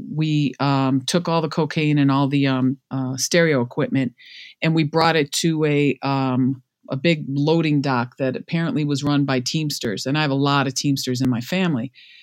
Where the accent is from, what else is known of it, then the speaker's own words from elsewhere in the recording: Chicago, Illinois, United States; now in Los Angeles, United States; I grew up in Chicago, but now I'm out in LA and I'd been here a couple of years.